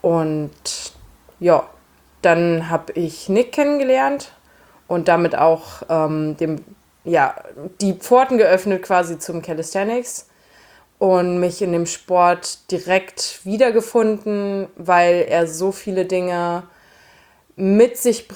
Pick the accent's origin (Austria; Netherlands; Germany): Germany; Marburg, Hesse; Nein, ich komme aus Marburg, liegt in Hessen, in Deutschland.